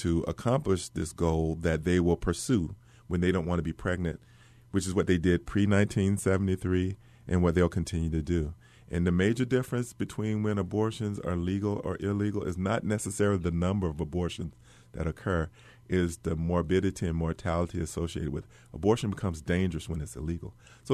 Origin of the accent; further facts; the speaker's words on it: the South, United States; Growing up in the South, the older people, when they would see a civil rights setback, I remember hearing the older people say, in times like these, it's always been times like these.